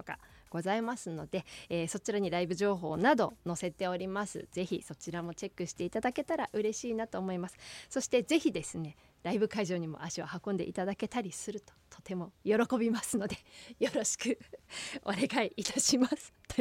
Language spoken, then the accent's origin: Japanese; Otaru, Hokkaido, Japan; 私小樽出身でございまして